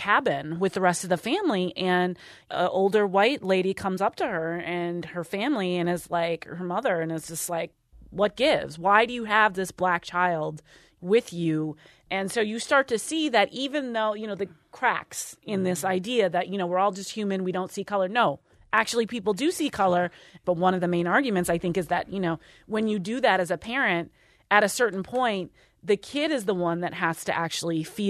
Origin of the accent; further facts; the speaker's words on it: Ann Arbor, Michigan, United States; Growing up in Ann Arbor was amazing. It's a cliche to say so, but it's a great place to grow up.